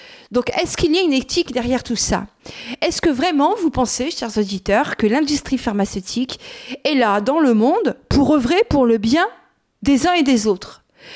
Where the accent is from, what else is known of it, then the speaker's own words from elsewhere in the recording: France; born there; hein, et pourtant je suis française, j'ai une carte d'identité française, je suis née en France